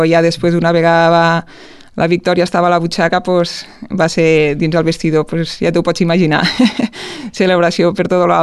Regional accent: Amposta, Catalonia, Spain; perquè sóc d'Amposta

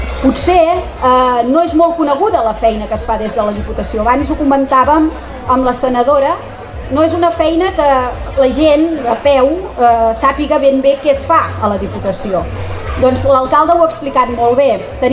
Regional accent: Reus, Catalonia, Spain; vinc de la festa major del meu poble, de la ciutat de Reus

